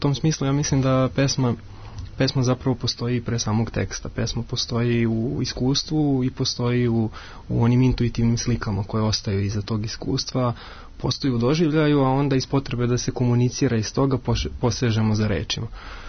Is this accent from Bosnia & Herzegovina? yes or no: yes; Bosnia & Herzegovina; s obzirom da sam odrastao u Bosni, otac mi iz Hrvatske, majka iz Srbije, studirao u Beogradu